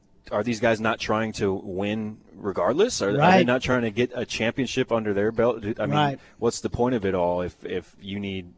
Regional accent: United States; I think that's something that as American sports fans, we're usually pretty good at across all sports, and especially in Kansas City

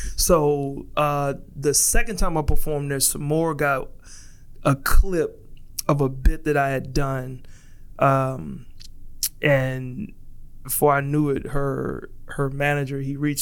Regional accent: Austin, Texas, United States; They even took me to my hometown of Austin, Texas. And that was just lovely, you know, being in front of my peoples.

